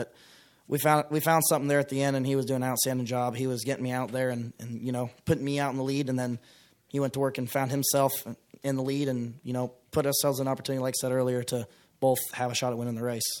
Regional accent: California, United States; my grandfather, grandmother, coming out and watching, growing up in California.

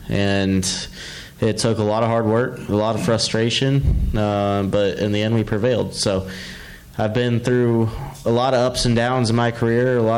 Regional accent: Iowa, United States; I've had so many people from my home state support me in my career, and I've had a lot of sponsorship partners from there as well

